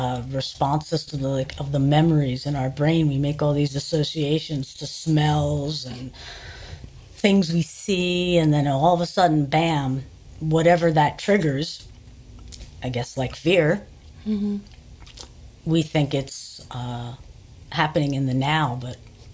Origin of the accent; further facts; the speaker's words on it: New York City, New York, United States; I never thought it would happen in San Francisco. I'm from New York. I was never mugged in New York, ironically.